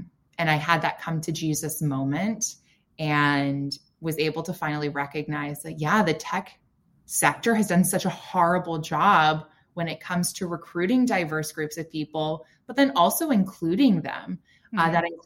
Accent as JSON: {"language": "English", "region": "the South", "country": "United States", "tie": "born or raised there", "said": "I grew up in the South in the suburbs, which virtually had zero diversity."}